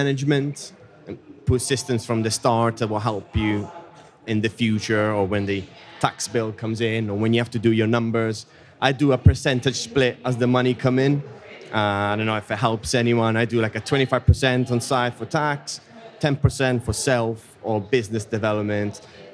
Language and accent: English; Italy; English is a second language; moved away; I come from Italy